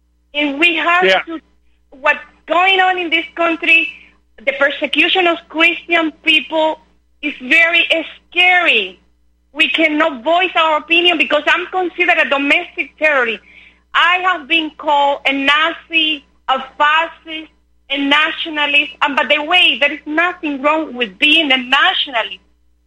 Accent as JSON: {"language": "English", "country": "Cuba", "moved": "yes", "lives_now": "United States", "said": "I came from Cuba in 1999 legally, and I brought my family legally."}